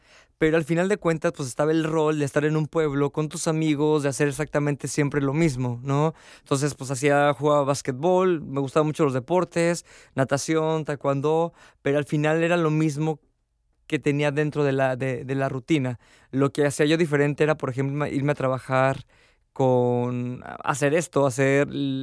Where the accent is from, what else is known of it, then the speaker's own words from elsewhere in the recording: Uriangato, Guanajuato, Mexico; Yo soy de México, de una ciudad, bueno, de un pueblo que se llama Uriangato, en el estado de Guanajuato. Que el nombre de Uriangato es un nombre purépecha porque está pegado con el estado de Michoacán. Yo nací y crecí ahí hasta los 17 años.